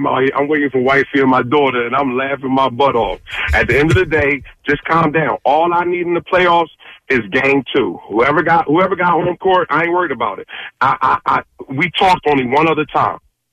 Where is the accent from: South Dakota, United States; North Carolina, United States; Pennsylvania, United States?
Pennsylvania, United States; Philadelphia; Number one, I'm from North Philly, so I done seen all his – I'm a 70s baby.